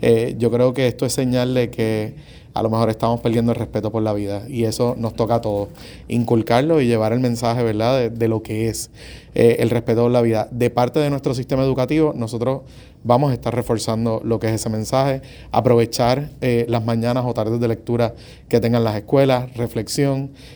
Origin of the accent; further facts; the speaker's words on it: Puerto Rico; Yo crecí viendo la criminalidad en Puerto Rico